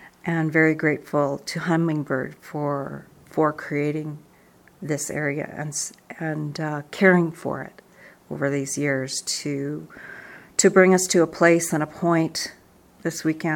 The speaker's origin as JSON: {"language": "English", "country": "Canada", "said": "I am from Canada."}